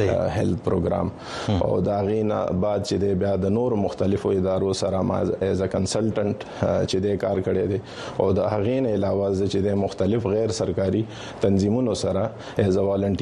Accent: Khyber Pakhtunkhwa, Pakistan; now in Peshawar, Pakistan; زما تعلق د قبایلی سیمو او رگزی ضلع سره دی خو دا وخت موږ په پیښور کې میشته یو.

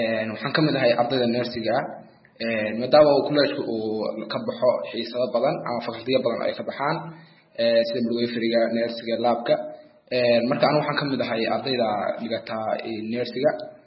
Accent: Sool, Somalia; horta deegaankeena ama gobolka Sool waxa iska yar goobaha caafimaadka

